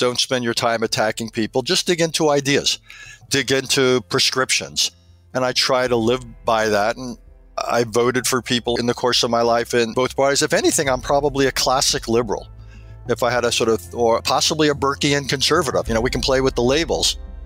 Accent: New York, United States; I grew up in New York, went to school at Oberlin, so not surprisingly, I came out of a very liberal background.

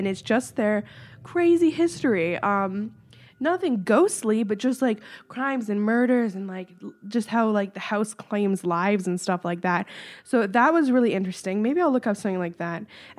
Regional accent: La Crosse, Wisconsin, United States; I was a freshman in high school in my hometown of La Crosse, Wisconsin.

